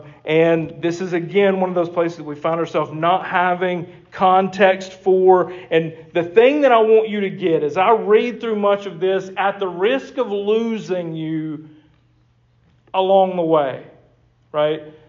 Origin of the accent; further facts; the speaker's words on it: United States; I can't say that other word, I'm American, it's my fault